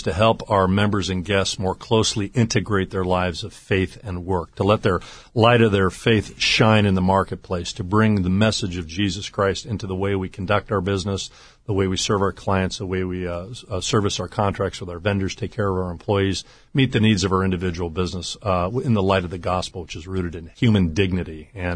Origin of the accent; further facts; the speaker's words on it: Garden Grove, California, United States; I grew up here in Orange County, Garden Grove. St. Columban's Parish was our home parish.